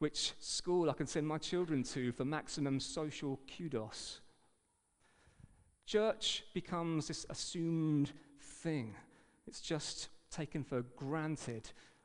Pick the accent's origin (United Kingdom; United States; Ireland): United Kingdom; England; As particularly English people, you don't invite yourself round.